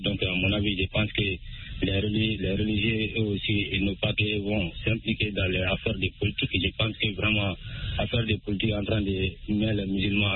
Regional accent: Sonou, Mali; Oui, je suis toujours dans mon village natal à Sonou, qui est 35 km de Bamako.

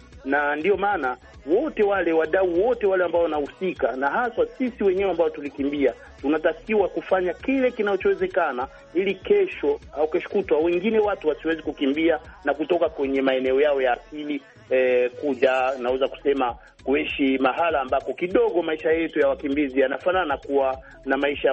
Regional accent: Burundi; kile ambacho kinataka kufanyika kule nyumbani kwetu, kule Burundi

